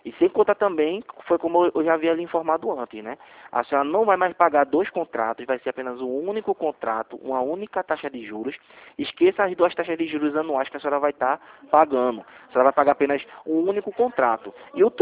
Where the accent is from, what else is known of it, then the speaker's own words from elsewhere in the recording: Recife, Pernambuco, Brazil; Sou daqui de Recife.